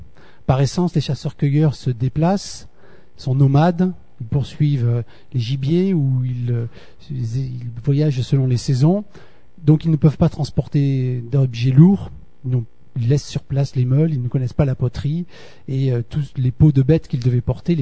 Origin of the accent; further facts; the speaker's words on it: Sète, Occitanie, France; effectivement, je suis né à Sète en fait, donc je suis du coin et j'ai fait mes études à Font-Romeu. Donc je suis un vrai languedocien roussillonné, quoi. Et j'ai passé mon bac à Perpignan